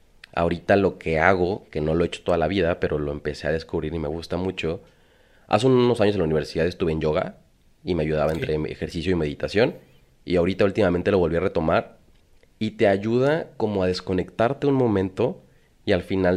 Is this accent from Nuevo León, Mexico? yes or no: no; Guadalajara, Jalisco, Mexico; como tapatíos mochos